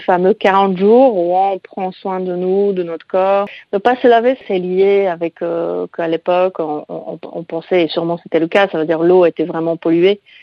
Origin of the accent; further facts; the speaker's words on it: Poland; now in France; je suis une maman du monde parce que je suis polonaise.